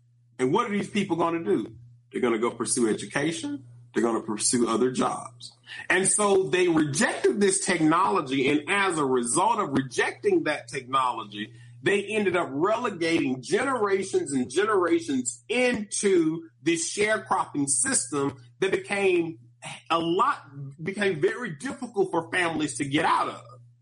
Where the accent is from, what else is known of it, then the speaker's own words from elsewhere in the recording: Mississippi, United States; Yeah, so I'm from the Mississippi Delta.